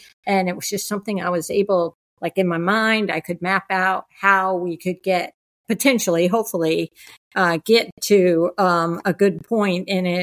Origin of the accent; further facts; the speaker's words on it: Miami, Florida, United States; I grew up in Florida, actually, in Miami. Spent a lot of time on yachts.